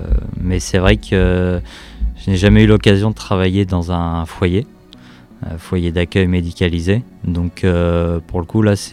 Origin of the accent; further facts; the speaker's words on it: Angoulême, Nouvelle-Aquitaine, France; Moi je suis originaire d'Angoulême. Mais avant cela, j'arrive tout droit de Guyane.